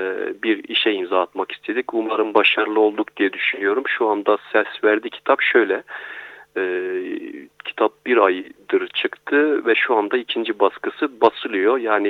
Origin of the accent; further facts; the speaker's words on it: Adıyaman, Turkey; Ben Adıyamanlıyım aslen. Adıyaman'da yaşıyorum, Anadolu'da yaşıyorum efendim. Ben Adıyaman'ın Kahta ilçesinde yaşıyorum